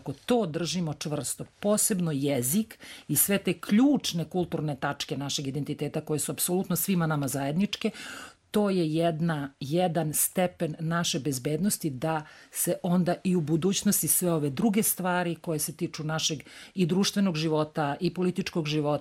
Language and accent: Serbian; Serbia; mi kao Srbi, kao srpski narod, a ja verujem i svi narodi na Balkanu, uopšte u ovom našem regionu